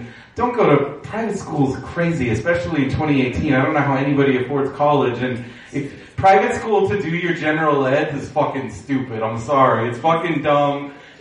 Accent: San Diego, California, United States; I grew up in San Diego. I've lived in Southern California pretty much my entire life.

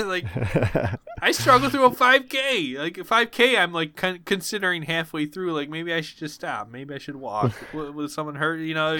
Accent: Buffalo, New York, United States; Because it is, hey, listen, folks, we're from Buffalo. We're not super big.

